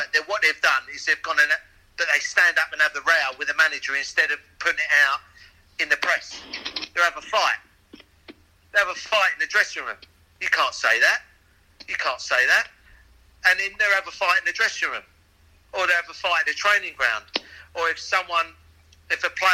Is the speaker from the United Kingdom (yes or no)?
yes; England, United Kingdom; I'm a white English male, and whatever I say about it, actually, I'm half Welsh, so I'm English and Welsh because my mum's Welsh.